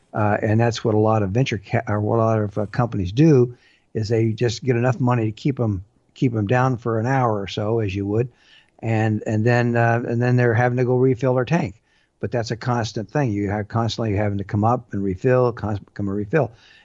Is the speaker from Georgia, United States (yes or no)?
no; California, United States; I can remember years ago when I would travel from my hometown in Southern California to my school in Provo, Utah